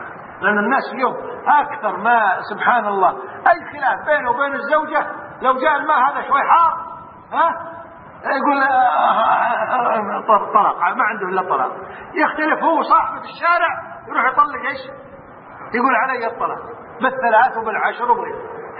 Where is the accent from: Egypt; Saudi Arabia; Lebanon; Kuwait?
Kuwait; حتى عندنا في الكويت